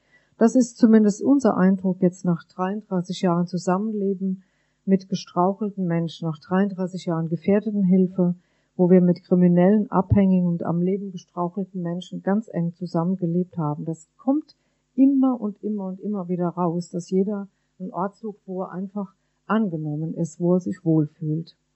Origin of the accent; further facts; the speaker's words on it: Rhineland-Palatinate, Germany; Ich komme aus dem Westerwald und wir sind immer einmal im Jahr nach Frankfurt am Main gefahren.